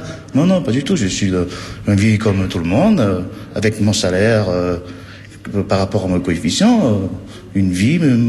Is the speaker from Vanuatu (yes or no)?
yes; Vanuatu; now in France; Alors, je suis né au Vanuatu. Depuis que j'étais gamin, j'étais chez les missionnaires.